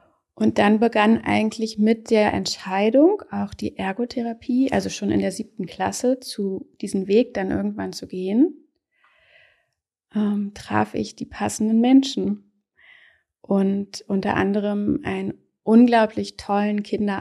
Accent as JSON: {"language": "German", "region": "Lower Saxony", "country": "Germany", "tie": "born or raised there", "said": "Da bin ich in einem Dorf bei Wolfsburg aufgewachsen"}